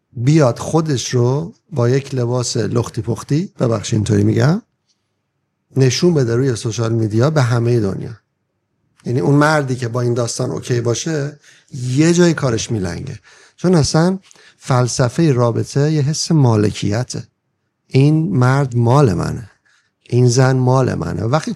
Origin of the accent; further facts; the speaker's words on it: Iran; moved away; اینا این چیزایی که من اذیت میکنه به عنوان کسی که 32 سال خارج از ایرانم.